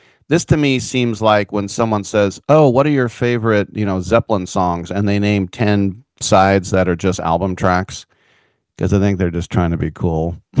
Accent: United States; And yes, I'm American, so football is football, soccer, soccer.

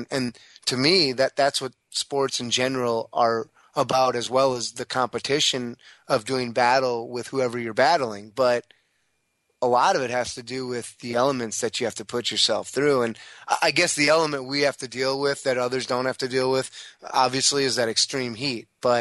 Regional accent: Midwest, United States; And growing up in the Midwest, I played a lot of golf when the conditions were severe.

